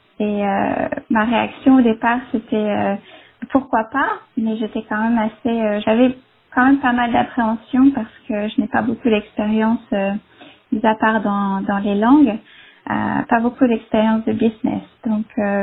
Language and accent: French; Brittany, France; je viens de Bretagne et mon rêve, c'était d'apprendre l'anglais, de voyager.